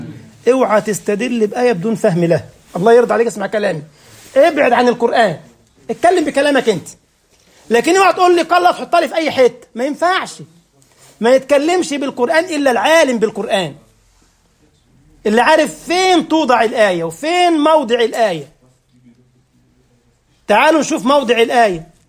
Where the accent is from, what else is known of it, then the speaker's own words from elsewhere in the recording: Cairo, Cairo Governorate, Egypt; في وسط البلد عندنا في مصر في القاهرة لقيت واحد عامل يافطة كده على محل بتاع ملابس